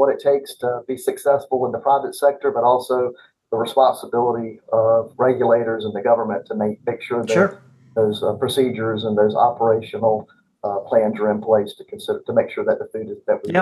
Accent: Newberry, South Carolina, United States; also born or lived in Athens, Georgia; officially my birth certificate is Athens, Georgia. I was whopping 3 months there before I moved back to my hometown of Newberry, South Carolina.

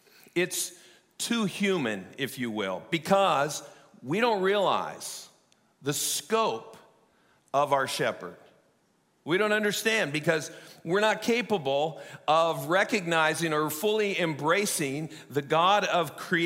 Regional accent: Iowa, United States; But when I tell people that I grew up in Iowa, most people assume that I grew up on a farm.

